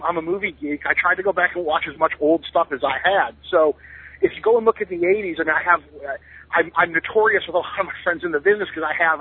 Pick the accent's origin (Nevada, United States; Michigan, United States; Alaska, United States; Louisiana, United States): Michigan, United States; Detroit; I grew up in Detroit, which is a great wrestling town.